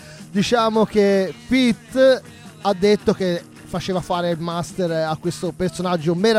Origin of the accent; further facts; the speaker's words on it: Tuscany, Italy; veniamo dalla Toscana, anche se non siamo propriamente tutti toscani